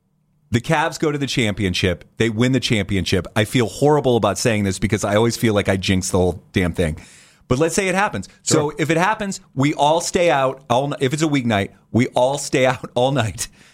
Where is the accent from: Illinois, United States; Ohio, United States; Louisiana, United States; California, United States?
Ohio, United States; New Philadelphia; I grew up in the New Philadelphia, Dover area.